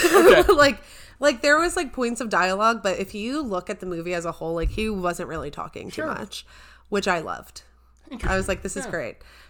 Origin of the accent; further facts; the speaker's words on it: Pennsylvania, United States; because I grew up in Delco, so I have the the ear for it.